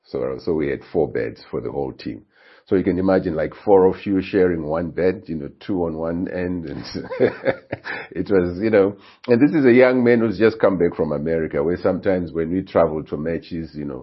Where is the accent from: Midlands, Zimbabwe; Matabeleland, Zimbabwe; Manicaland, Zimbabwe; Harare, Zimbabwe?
Harare, Zimbabwe; Highfield; I was born in Highfield, grew up in Highfield.